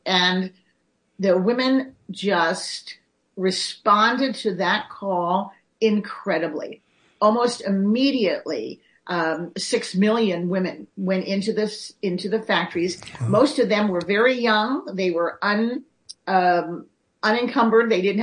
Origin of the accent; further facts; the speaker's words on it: Kenosha, Wisconsin, United States; also born or lived in Trenton / Lambertville; I mean, I was born in Trenton, mm-hmm. lived in Lambertville for 11 years and then grew up in Kenosha, Wisconsin.